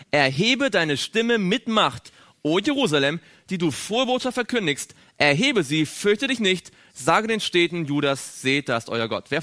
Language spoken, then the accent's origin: German; Stuttgart, Baden-Württemberg, Germany; born or raised there